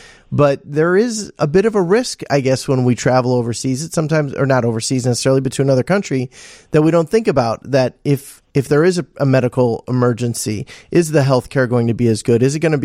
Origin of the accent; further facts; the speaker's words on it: United States; especially when we come from America, where we come from such a regulated country